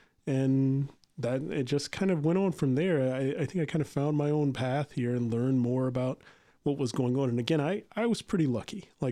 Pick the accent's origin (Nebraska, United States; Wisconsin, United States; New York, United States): Nebraska, United States; Omaha; I've grown up in a couple of places. I'm mostly from Omaha, Nebraska. My father was in the Air Force, so we lived